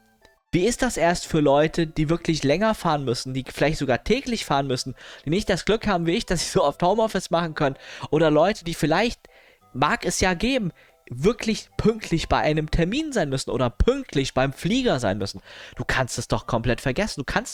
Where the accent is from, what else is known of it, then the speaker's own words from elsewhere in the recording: Hanau, Hesse, Germany; Ja, komm, ich arbeite in Frankfurt und ich komme aus Hanau.